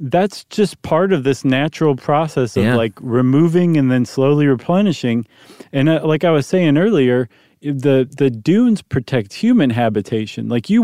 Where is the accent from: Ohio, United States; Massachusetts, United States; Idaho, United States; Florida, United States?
Ohio, United States; No. I grew up in Ohio. We didn't have that.